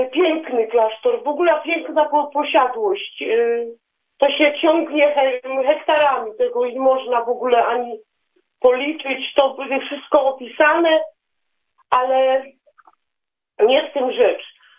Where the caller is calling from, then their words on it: Ruda Śląska, Silesian Voivodeship, Poland; Ja jestem z Górnego Śląska, z Cystersów w Rudzie Śląskiej.